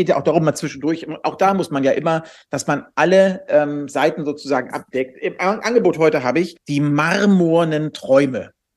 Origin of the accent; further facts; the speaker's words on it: Cologne, North Rhine-Westphalia, Germany; wir fahren jetzt gleich nach Düsseldorf in die verbotene Stadt als Kölner.